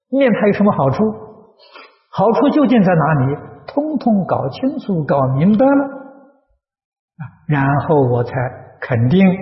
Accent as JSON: {"language": "Chinese", "country": "China", "said": "我们中国人呢，喜欢简单，把它的尾音呢省掉了，只取它这个音里头一个重音，取这么一个字，这样翻译过来。"}